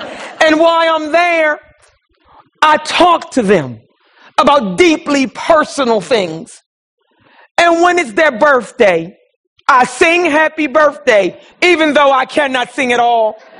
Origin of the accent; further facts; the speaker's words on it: Philadelphia, Pennsylvania, United States; I grew up poor in North Philadelphia too.